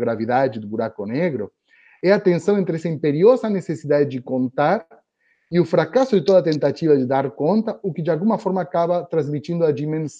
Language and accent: Portuguese; Argentina; eu sendo argentino, meu TCC teve como assunto o papel da arte na conformação de memórias da ditadura na Argentina.